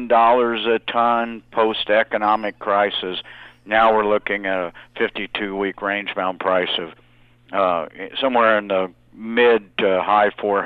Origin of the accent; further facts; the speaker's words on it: New Mexico, United States; my home state of New Mexico